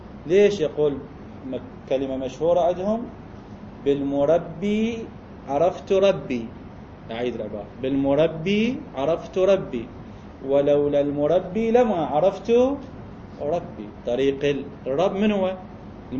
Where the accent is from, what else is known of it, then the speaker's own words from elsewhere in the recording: Iraq; بس مثلا أكلة الآن ما موجودة عندنا بالعراق